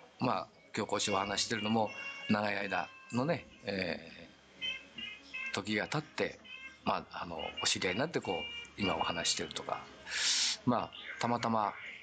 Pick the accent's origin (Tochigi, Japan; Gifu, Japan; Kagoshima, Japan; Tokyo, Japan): Gifu, Japan; 僕自身岐阜が出身なんで、海のない県なんでね